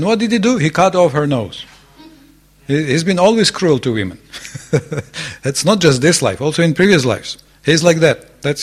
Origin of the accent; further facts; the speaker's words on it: Ukraine; Yes, like I'm from Ukraine personally. So in Ukraine, this is a national sport.